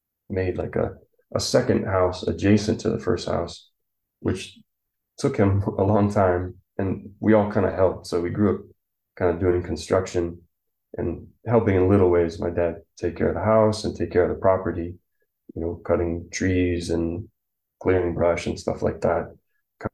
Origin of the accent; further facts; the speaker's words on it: Chico, California, United States; born there; also born or lived in Paradise; I was born in 1984 in Chico, California, which is just a couple hours northeast of here.